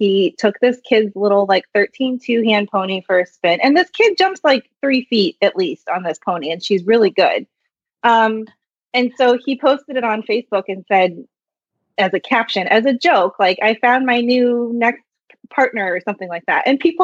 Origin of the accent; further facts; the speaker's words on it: Kansas City, United States; I'm from Kansas City, and everything is nice and landlocked there.